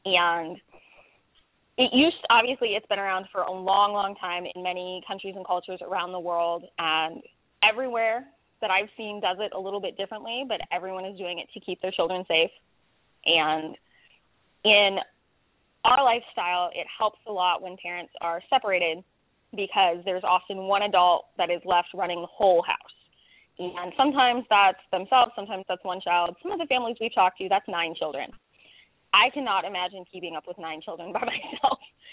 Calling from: Chester, Virginia, United States; I am calling from Chester, Virginia. My husband is currently stationed at Fort Lee.

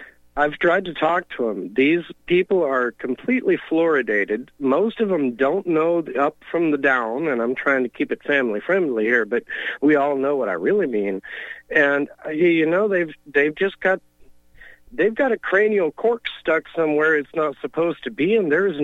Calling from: California, United States; I'm calling in from California

